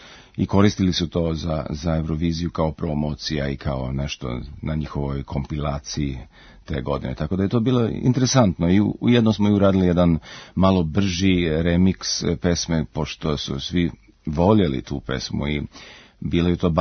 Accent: Srbac, Republika Srpska, Bosnia & Herzegovina; born there; u Jugoslaviji, gde je moj rodni kraj, malo mesto koje se zove Srbac, i to selo jedno pored Srpca koje se zove Bajinci, gde je moja baka i moj deka, gde su oni živjeli

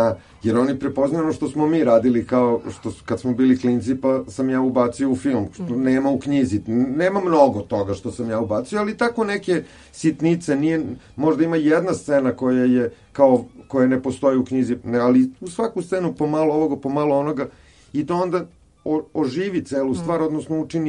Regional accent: Sarajevo, Federation of Bosnia and Herzegovina, Bosnia & Herzegovina; born there; ja sam rođen u Sarajevu u julu

